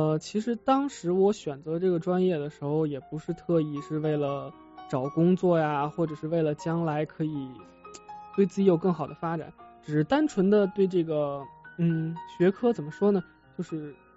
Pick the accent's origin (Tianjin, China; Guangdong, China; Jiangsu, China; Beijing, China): Beijing, China; 因为我是北京人嘛，不知道大家能不能听出来。